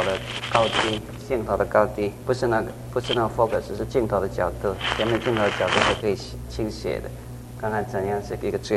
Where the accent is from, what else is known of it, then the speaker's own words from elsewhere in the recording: China; 所以我们中国人说十年寒窗苦读，